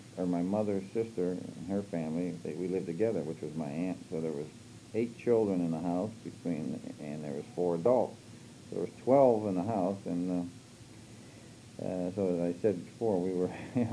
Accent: Struthers, Ohio, United States; born there; Okay, I was born in Strutters, Ohio, September 27th, 1929.

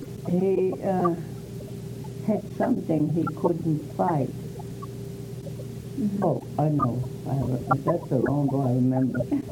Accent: Mannheim, Baden-Württemberg, Germany; English is a second language; also born or lived in Leipzig / Cologne; now in United States; And I come from Mannheim.

